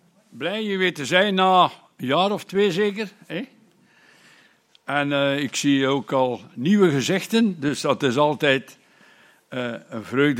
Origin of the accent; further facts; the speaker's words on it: Anderlecht, Brussels-Capital Region, Belgium; born there; now in Bruges, Belgium; Ik ben geboren in Anderlecht, in Brussel.